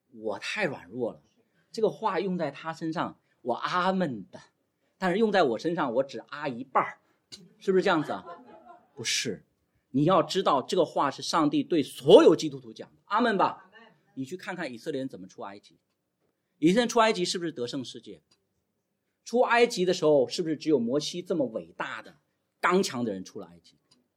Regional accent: China; 我们作为一个中国人，想不想让中国变得更好？

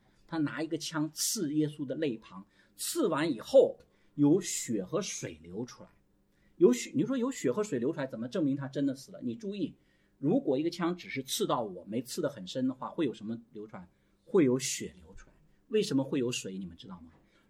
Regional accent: China; 我们中国人很双标，对吧？

